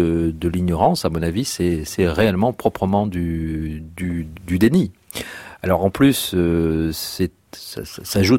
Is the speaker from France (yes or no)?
yes; Toulouse, Occitanie, France; Je suis toulousain